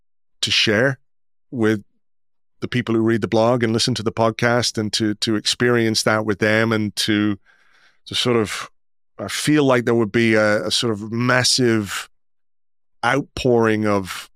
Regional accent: Yorkshire and the Humber, United Kingdom; also born or lived in Croydon; then we lived in this castle in Yorkshire, this hotel in Yorkshire, just outside Hull, actually, Humberside.

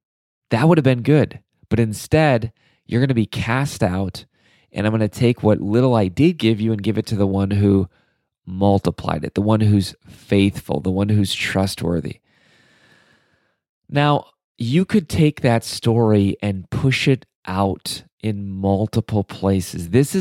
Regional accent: Midwest, United States; look, I just watched college football yesterday. It was the college football kickoff. I will admit I'm from the Midwest. The Big Ten kind of holds my heart together.

